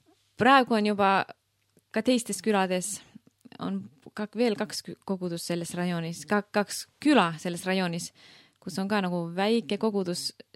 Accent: Finland; Estonian is a second language; moved away as an adult; also born or lived in Estonia; now in Russia; Ma olen muidu Soomest pärit, elasin 5 aastat Eestis ja harjutasin seda missioni asja siin

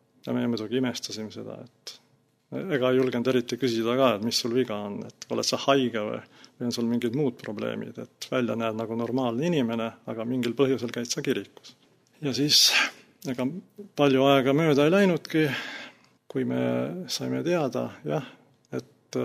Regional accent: Türi, Järva County, Estonia; born there; Üsna kaugel ise ma sündisin Türil.

